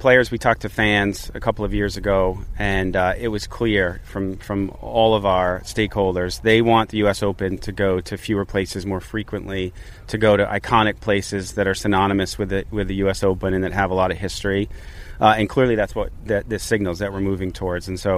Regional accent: Haverhill, Massachusetts, United States; Haverhill, Massachusetts.

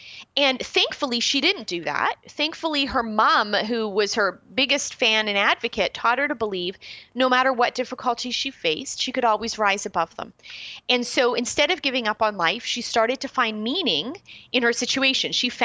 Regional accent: Canada; now in United States; I'm originally a Canadian, although I'm in the States now. So I look and grieve at my own country

